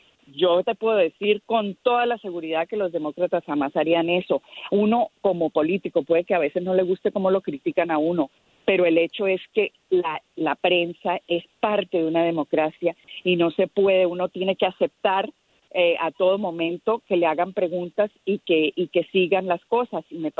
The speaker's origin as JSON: {"language": "Spanish", "region": "Florida", "country": "United States", "said": "Yo soy de la Florida, represento la Florida"}